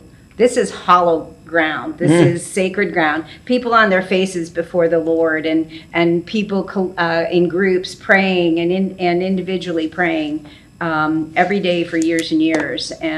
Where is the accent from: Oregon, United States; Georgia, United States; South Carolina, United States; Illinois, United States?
Illinois, United States; Chicago; And I'm from Chicago, Moody's in Chicago, so there was like that connection.